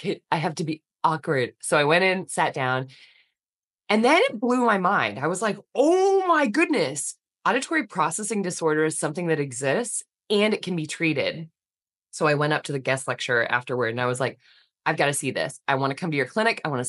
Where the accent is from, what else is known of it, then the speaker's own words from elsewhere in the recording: Kansas, United States; So when I was growing up in Kansas, our next door neighbor was an audiologist.